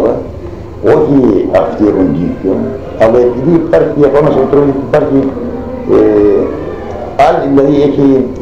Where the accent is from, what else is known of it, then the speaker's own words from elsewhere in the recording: Komotini, Eastern Macedonia and Thrace, Greece; εγώ ίδιος δηλαδή έζησα και είδα εδώ πέρα σε μερικές ταβέρνες της Κομωτινής, έτσι στην πόλη μου